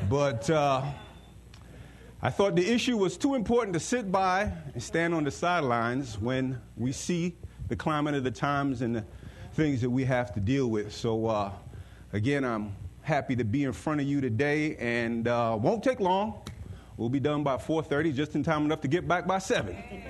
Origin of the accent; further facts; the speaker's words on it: New York, United States; also born or lived in Georgetown, Guyana; I was born in Georgetown, Guyana. My family moved in the early 70s, and we moved to New York, and I grew up in New York.